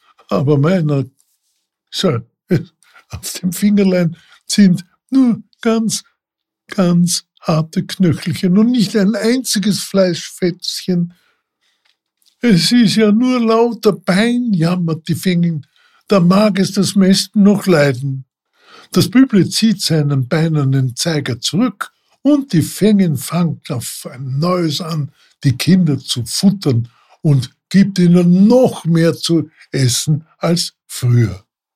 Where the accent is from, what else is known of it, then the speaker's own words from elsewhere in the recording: Vorarlberg, Austria; Ich bin Vorarlberger und möchte euch unsere verschiedenen Dialekte ein bisschen näher bringen.